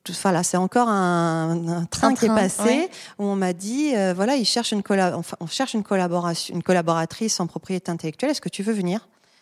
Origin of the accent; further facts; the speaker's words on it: Toulon, Provence-Alpes-Côte d'Azur, France; je suis native de Toulon, ma mère est marseillaise, mon père est de hier, donc toute ma famille était dans le sud.